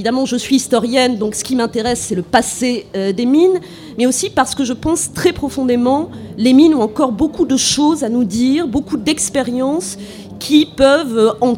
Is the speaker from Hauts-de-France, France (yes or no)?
yes; Dunkirk, Hauts-de-France, France; même si à l'origine je viens de Dunkerque, donc un tout petit peu moins loin quand même du bassin minier.